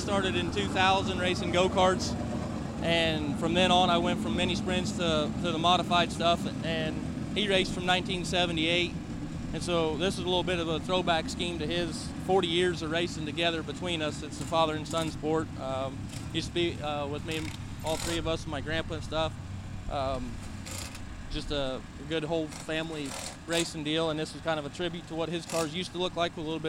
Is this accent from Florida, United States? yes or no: no; Indiana, United States; We're from Indiana, so we stay more northern Indiana stuff.